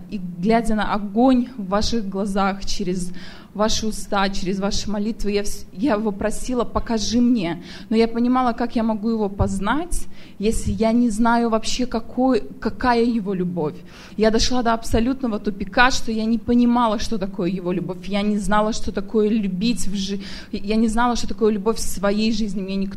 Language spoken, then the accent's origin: Russian; Belarus; я из Беларуси.